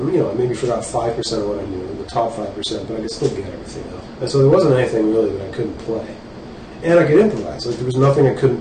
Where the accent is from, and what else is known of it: Ottawa, Ontario, Canada